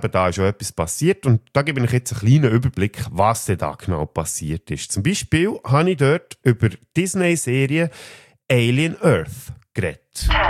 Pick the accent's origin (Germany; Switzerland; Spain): Switzerland; das Zitat aus dem Film Nickel Boys, wo ja anfangs des Jahres bei uns in der Schweiz rauskam.